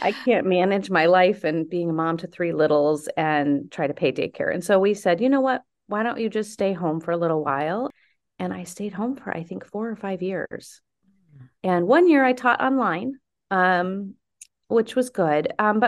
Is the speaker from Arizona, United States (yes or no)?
yes; Arizona, United States; also born or lived in Chicago; now in Wisconsin, United States; So otherwise, I'm from Arizona. So how would I have ever met a Minnesota boy?